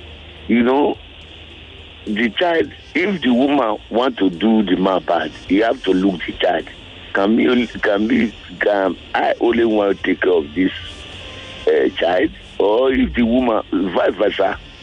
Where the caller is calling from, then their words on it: Yaba, Lagos, Nigeria; I'm calling from Yaba.